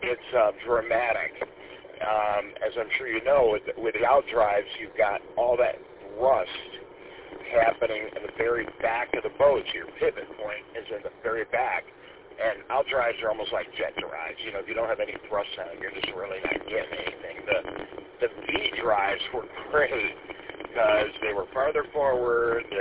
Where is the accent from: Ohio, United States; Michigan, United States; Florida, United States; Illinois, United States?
Michigan, United States; Paw Paw; I grew up in the west side of the state. I grew up in Pawpaw, so a friend of mine always had a boat out in Lake Michigan